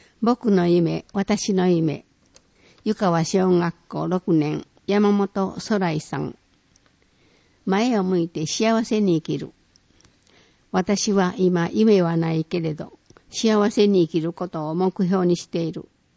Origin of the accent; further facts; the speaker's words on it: Ireland; しかし私はアイルランドで育ったので、私たちのクリスマスの習慣についてもお話ししたいと思います。